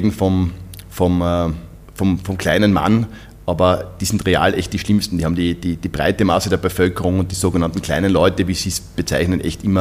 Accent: Carinthia, Austria; ich komme aus Kärnten

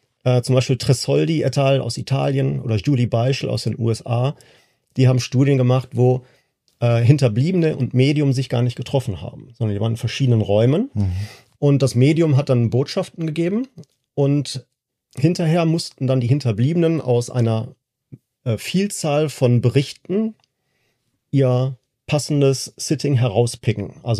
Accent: Essen, North Rhine-Westphalia, Germany; ich komme hier aus Essen

